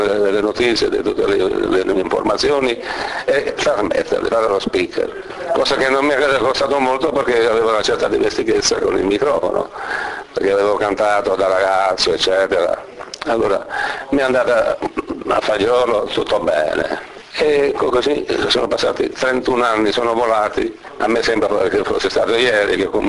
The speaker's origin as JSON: {"language": "Italian", "region": "Molise", "country": "Italy", "moved": "yes", "lives_now": "Argentina", "said": "Io, come ben sapete, sono molisano dell'Alto Molise, un paesetto dell'Alto Molise. Immigrai in Argentina assieme a mio padre nel 1950."}